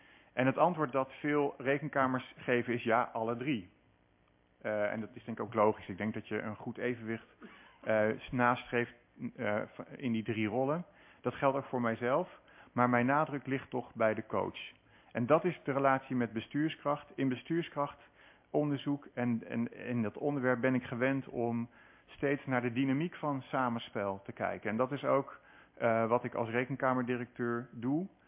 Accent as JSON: {"language": "Dutch", "town": "Buren", "region": "Gelderland", "country": "Netherlands", "tie": "born or raised there", "lives_now": "Leiden, Netherlands", "said": "Dat is ook tussen de rivieren, namelijk de Betuwe Buren. Dat is waar ik ben opgegroeid. Waar ik de eerste 20 jaar van mijn leven ongeveer heb doorgebracht."}